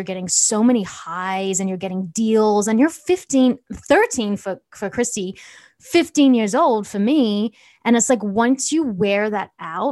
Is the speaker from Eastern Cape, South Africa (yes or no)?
no; Johannesburg, Gauteng, South Africa; born there; accent: South African; also born or lived in Australia / United States; my parents are from South Africa. I was born in Johannesburg. I don't know if anyone really knows that. So it's like, I've got a little bit of a South African accent, Australian. I'm just really confused. American.